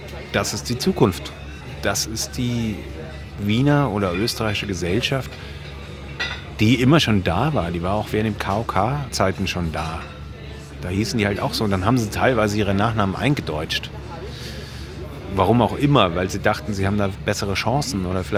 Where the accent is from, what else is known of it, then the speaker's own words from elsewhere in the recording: Baden-Württemberg, Germany; now in Vienna, Austria; in meiner Heimat, wo ich herkomme, auf der Schwäbischen Alb.